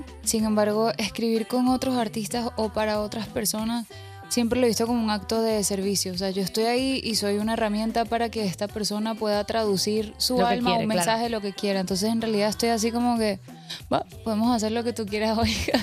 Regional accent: Venezuela; Esta es una canción de cuna que se canta mucho en Venezuela. Yo soy venezolana

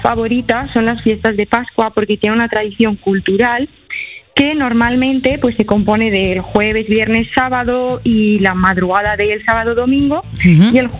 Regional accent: Castielfabib, Valencian Community, Spain; me he estado informando como buena defensora de mi pueblo para madre que esto salga bien.

